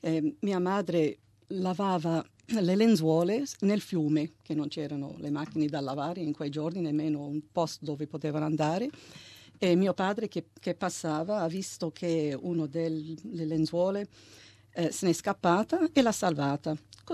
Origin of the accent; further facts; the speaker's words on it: Australia; per me è stato una fortuna di crescere qui, di essere istruita e di trovare il lavoro. E io penso che sono australiana, ma australiana con un filo di italiano.